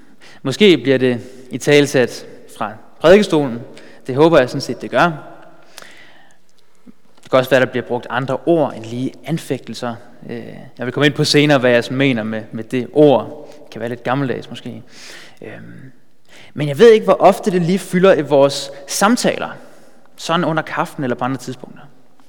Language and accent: Danish; Bornholm, Capital Region of Denmark, Denmark; now in Amager, Denmark; jeg kommer fra Bornholm, men er nu flyttet til Amager.